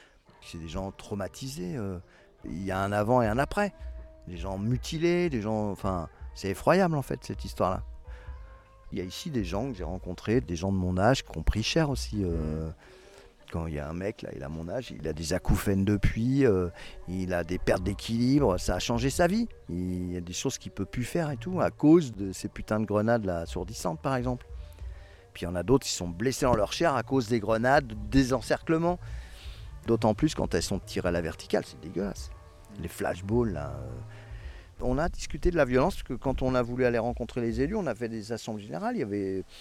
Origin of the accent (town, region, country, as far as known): Saint-Nazaire, Pays de la Loire, France